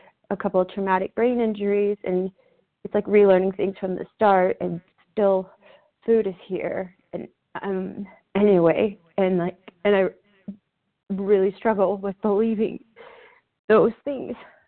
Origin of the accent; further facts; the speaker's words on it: Colorado, United States; from Colorado, and this is my first meeting.